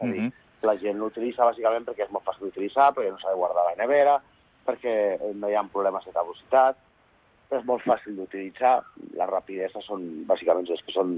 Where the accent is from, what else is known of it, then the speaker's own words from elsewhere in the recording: La Seu d'Urgell, Catalonia, Spain; jo soc català, vale? Estic visquent aquí a fa molts anys, però soc del Pirineu, vale? Soc de la Seu d'Urgell.